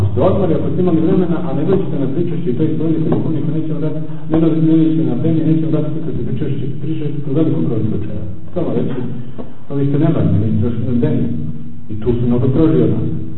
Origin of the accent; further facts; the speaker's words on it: Montenegro; now in Russia; sam došao iz Crne Gore